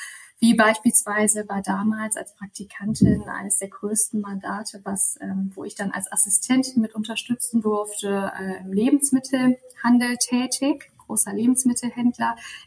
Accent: Rhineland-Palatinate, Germany; Ich bin in der Eifel aufgewachsen. Wem das nicht sagt, das ist so die Region in Rheinland-Pfalz, die etwas ländlicher ist.

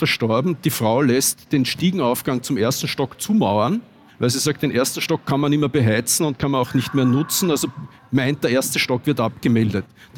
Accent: Salzburg, Austria; ich komme aus der Stadt Salzburg

